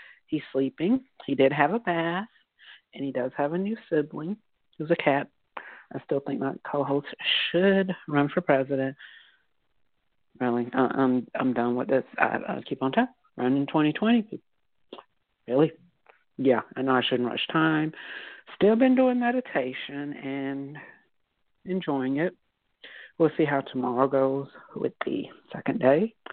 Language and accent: English; Georgia, United States; The Falcons are in the Super Bowl, shocked me, and I'm from Georgia.